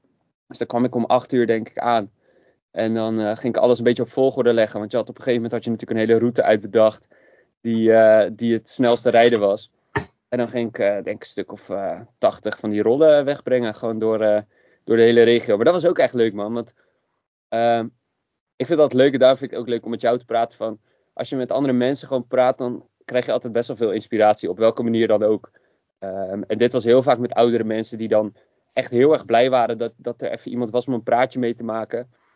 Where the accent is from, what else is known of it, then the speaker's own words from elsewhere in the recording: Waddinxveen, South Holland, Netherlands; Dat was bij de Drie Meiden in Waddinxveen, waar ik opgegroeid ben.